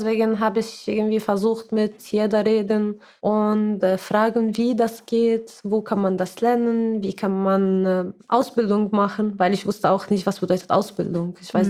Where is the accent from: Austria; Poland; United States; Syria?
Syria; now in Mannheim, Germany; ich komme aus Syrien und ich wohne hier in Mannheim. Bin seit fast 6 Jahren in Deutschland